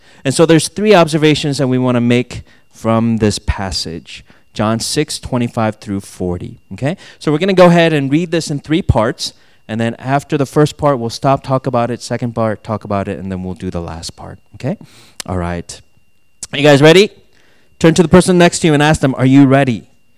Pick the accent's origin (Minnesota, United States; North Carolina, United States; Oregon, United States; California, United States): Minnesota, United States; I grew up in Minnesota, so it was that skis that I begged and begged and begged